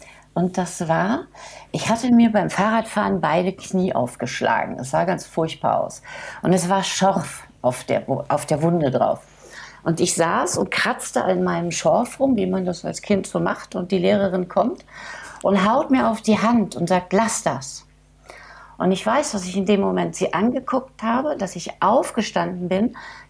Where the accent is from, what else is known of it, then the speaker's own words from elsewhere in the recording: Munich, Bavaria, Germany; now in Lower Saxony, Germany; weil ich habe in München ja Dialekt gesprochen und das dann im tiefsten Niedersachsen.